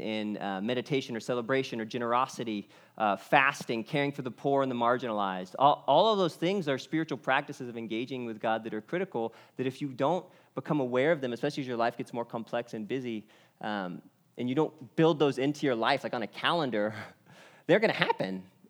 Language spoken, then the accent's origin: English; Texas, United States; But I'm from Texas.